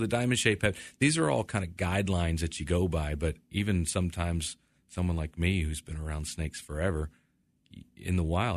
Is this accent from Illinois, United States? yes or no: no; Tampa, Florida, United States; also born or lived in Texas; So I actually grew up here and I grew up in the Tampa Bay area